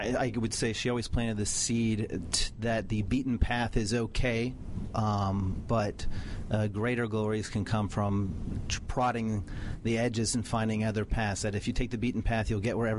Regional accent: San Antonio, Texas, United States; I'm originally from San Antonio, Texas.

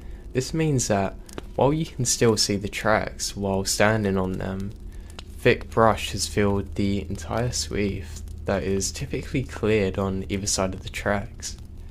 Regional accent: Ohio, United States; We are from the Midwest and planned our trip to take a big circle from Ohio to LA, up to Portland, and then back home.

